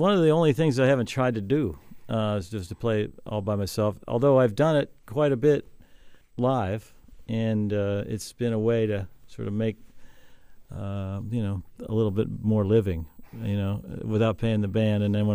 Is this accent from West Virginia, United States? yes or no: yes; Wheeling, West Virginia, United States; Yeah, my hometown is Wheeling, just not too far from here, just slightly, maybe 100 miles from here.